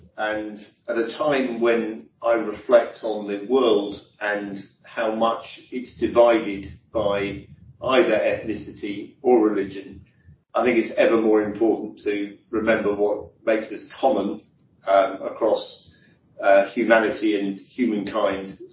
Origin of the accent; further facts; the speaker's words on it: London, United Kingdom; And I grew up in London, where there was bombing going on caused by the IRA